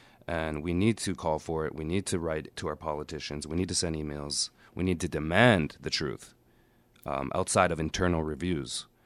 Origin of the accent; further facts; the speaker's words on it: Canada; As a Canadian, we need to stand up for other Canadians.